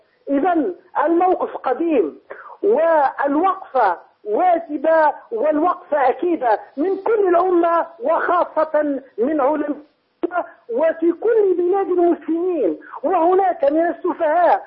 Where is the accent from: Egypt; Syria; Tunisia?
Tunisia; أقول تلك الشبهات موجودة في كل العالم العربي وعندنا في تونس